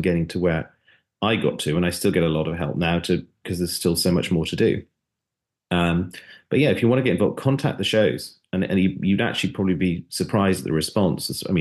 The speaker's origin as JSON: {"language": "English", "country": "United Kingdom", "said": "Yeah, I was, you know, being British, I was there."}